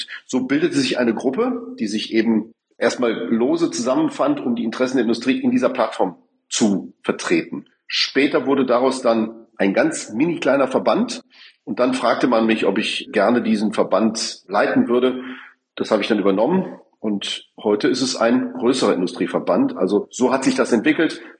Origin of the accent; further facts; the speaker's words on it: Duisburg, North Rhine-Westphalia, Germany; born there; now in Saarland, Germany; geboren in Duisburg. Heute bin ich ein Wahlsaarländer, der aber natürlich sehr viel Zeit auch im Ausland, vor allem in Brüssel, verbringt